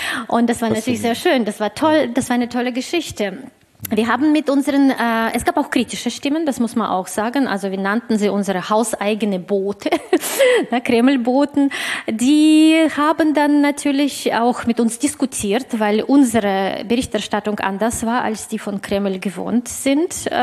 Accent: Russia; für mich als Russin und Inhaberin des deutschen Passes und des russischen Passes

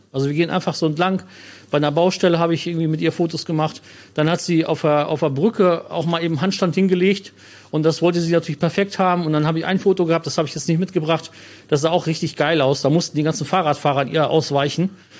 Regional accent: Cologne, North Rhine-Westphalia, Germany; born or raised there; now in Lippe, Germany

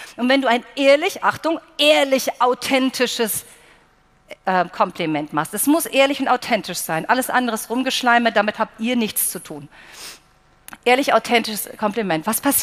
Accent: Baden-Württemberg, Germany; accent: Swabian; Ich komme hier direkt eigentlich aus der Ecke, heute volles Heimspiel, ich komme schwäbisch-schwätzerisch, der Wahnsinn.

